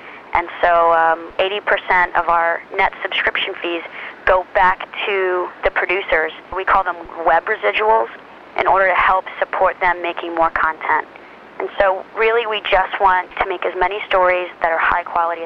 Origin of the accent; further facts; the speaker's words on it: the South, United States; You know, I grew up in the South, and being gay wasn't even on my radar